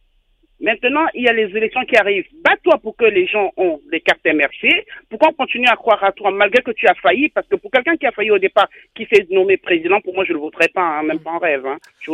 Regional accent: Cameroon; nous sommes tous des Camerounais

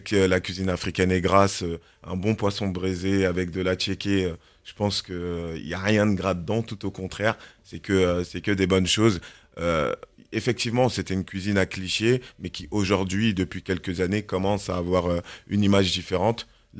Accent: Paris, Île-de-France, France; Moi, voilà, je suis né dans Paris 18e. J'ai grandi dans le 19e.

